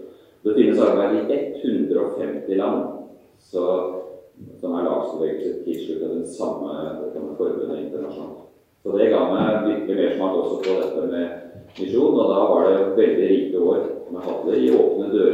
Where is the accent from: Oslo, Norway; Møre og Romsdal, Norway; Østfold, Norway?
Oslo, Norway; accent: Eastern Norwegian; now in Kristiansand, Norway; Som dere hører på min dialekt, så jeg egentlig østlandsgutt, altså, fra Oslo. Men bor på tiden, har gjort det i 20 år i Kristiansand.